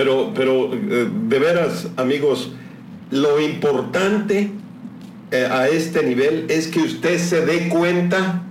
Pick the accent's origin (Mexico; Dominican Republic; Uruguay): Mexico; Somos mexicanos y tenemos mucho que orgullecernos de ser mexicanos.